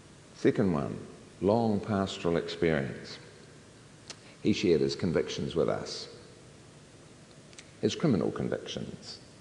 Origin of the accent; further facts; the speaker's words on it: Christchurch, Canterbury, New Zealand; moved away; I am from Christchurch. I got out before the earthquakes. 30-something years before the earthquakes, I left town.